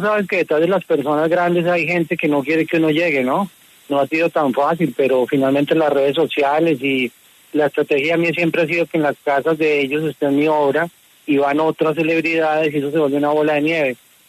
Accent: Medellín, Antioquia, Colombia; also born or lived in Bogotá; En Bogotá, Julio, pero de Medellín.

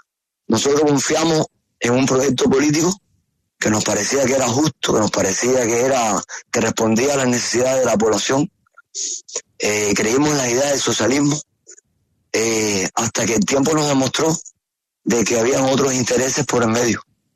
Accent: San José de las Lajas, Mayabeque, Cuba; born there; Yo nací en San José de las Lajas, en La Habana, en lo que era antes la antigua provincia de La Habana. Actualmente se llama Mayabeque, la provincia. Ahí nacido. El 23 de marzo de 1966.

